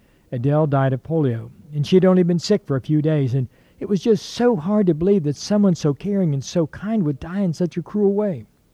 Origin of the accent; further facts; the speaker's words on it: Mondaro, Ohio, United States; I was a teenager in my hometown of Mondaro, Ohio, and I can clearly remember coming to school that morning.